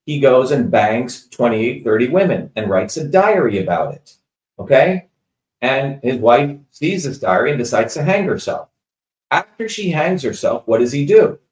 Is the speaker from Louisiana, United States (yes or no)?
no; New Jersey, United States; and I'm originally from Jersey